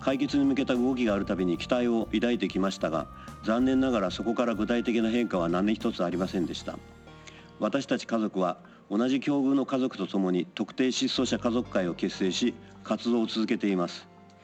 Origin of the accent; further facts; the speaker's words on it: Miyazaki, Japan; 私は宮崎県で生まれ育ち、今年66歳になります。